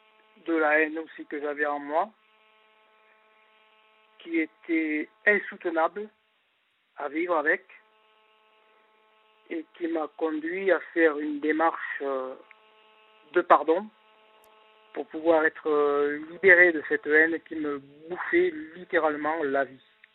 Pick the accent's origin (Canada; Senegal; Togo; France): France; Marseille, Provence-Alpes-Côte d'Azur; born there; Moi, je suis né à Marseille.